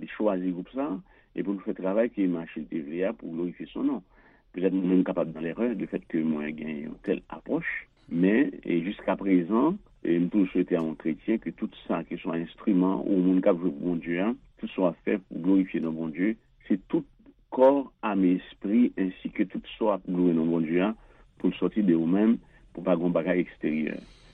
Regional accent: Haiti; C'est pas que c'est moi-même personnellement en tant qu'haïtien.

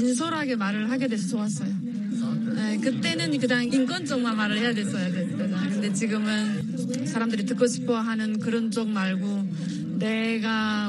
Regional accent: North Korea; 저는 북한에서 서해 쪽에, 서해 바다 쪽에서 살았는데

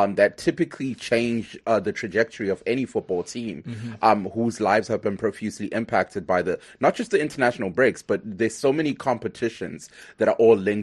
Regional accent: Zimbabwe; I'll mention my home country, Zimbabwe.

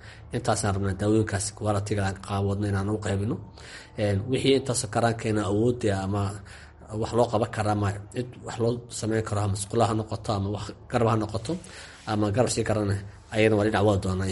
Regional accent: Beledweyne, Hiran, Somalia; waxaan ku dhashay Beledweyne, nolosheedii ma kusoo qaatay, waxaan kusoo bartay, inkastoo Hargeysa aan qayb aan ku lahaa

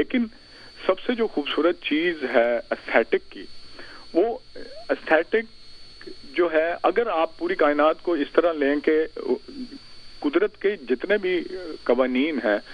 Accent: Rodu Sultan, Punjab, Pakistan; میرا گاؤں روڈو سلطان ہے, جس میں ایک ہندو سینٹ ہے اور دوسرا جو ہے وہ مسلمان ہے, دونوں کی قبریں ایک پاس ہے.

